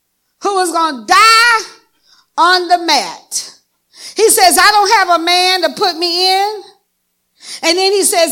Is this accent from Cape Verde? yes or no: no; Nigeria; So if you're Nigerian, I'm Nigerian, so we're comfortable.